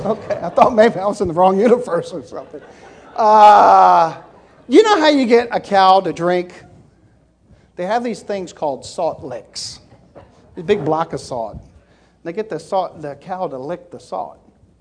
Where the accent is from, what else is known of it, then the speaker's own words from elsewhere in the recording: Maryland, United States; My mother was from Atlanta, Georgia, amen. Now, I'm from Maryland, can you tell? But my mother was from Atlanta, Georgia.